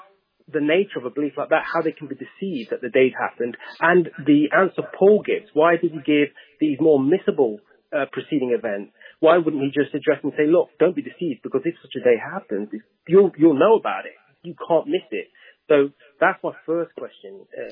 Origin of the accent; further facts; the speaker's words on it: Carlin, Texas, United States; I'm actually from Carlin, Texas. There's no worries. My accent probably threw it off.